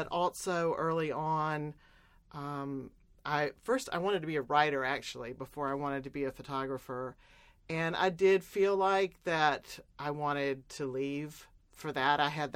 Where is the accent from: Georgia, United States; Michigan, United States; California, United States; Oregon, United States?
Georgia, United States; Atlanta; I was born in Piedmont Hospital, and both of my parents came from small southern towns and, you know, ended up in Atlanta and settled down here. And so I grew up here and went to local schools